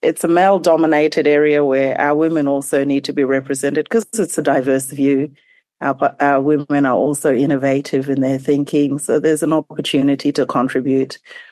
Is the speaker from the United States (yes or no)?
no; East Sepik, Papua New Guinea; so I'm from East Sipik